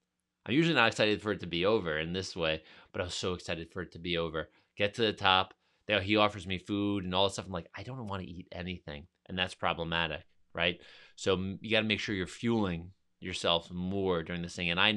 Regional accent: New York, United States; I'm a New Yorker, so I don't eat pizza regularly, but I know New York pizza is probably the best in the world.

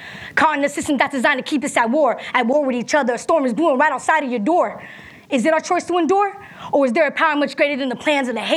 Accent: Redwood City, California, United States; I'm from North Fairfax, Redwood City, California. It's not too far from here.

